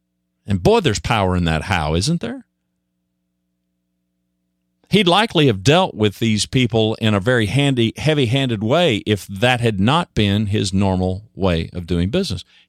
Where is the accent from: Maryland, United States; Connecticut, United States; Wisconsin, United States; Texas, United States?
Texas, United States; Dallas; I'm from Dallas, Fort Worth, Texas. … I'm coming to you from inside